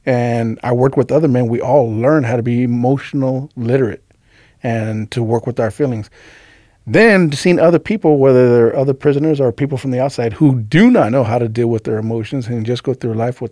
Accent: La Puente, California, United States; I grew up in San Gabriel Valley. I grew up in La Puente.

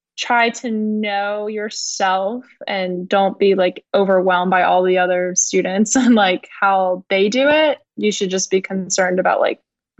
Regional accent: Atlanta, Georgia, United States; my dad was from Puerto Rico. And I have two brothers, one older, one younger. I'm the only girl. So born and raised in Atlanta, Georgia. So I'm a first generation American for my family.

